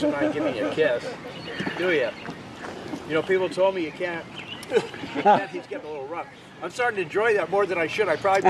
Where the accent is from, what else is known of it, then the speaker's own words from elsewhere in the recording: Connecticut, United States; When I was a kid growing up in Connecticut, a Sports Illustrated would come